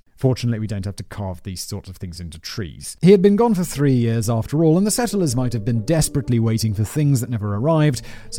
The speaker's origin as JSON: {"language": "English", "country": "United Kingdom", "said": "As a British person, you can't."}